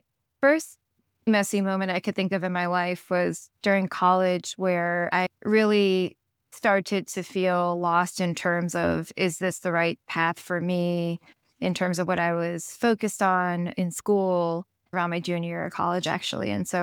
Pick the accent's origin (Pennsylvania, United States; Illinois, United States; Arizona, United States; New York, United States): New York, United States; Really, it was when I was starting middle school that he moved to California, and I grew up in New York.